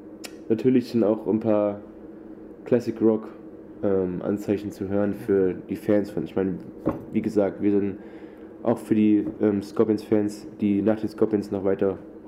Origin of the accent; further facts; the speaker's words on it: Frankfurt am Main, Hesse, Germany; also born or lived in England / Poland / Austria; ich komme aus Frankfurt am Main. Das ist in der Mitte von Deutschland. Und ich bin 23 Jahre alt und seit dem 16. Lebensjahr bin ich sozusagen unterwegs in Europa, England, Polen, Österreich.